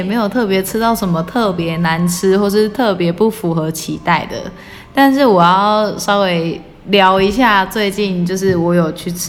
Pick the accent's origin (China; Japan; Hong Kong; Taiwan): Taiwan; central and southern Taiwan; 我们乡下人没有啦，我们中南部的人